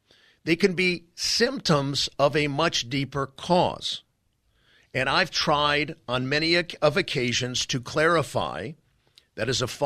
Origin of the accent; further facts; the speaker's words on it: United States; as a citizen of the United States, as an American who loves this country